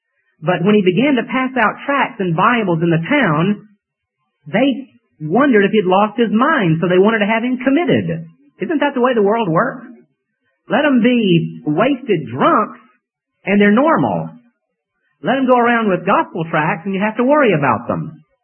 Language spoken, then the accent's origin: English; Atlanta, Georgia, United States; I was raised in Atlanta, Georgia. I think I mentioned the other Wednesday evening. And I was raised in a Christian home.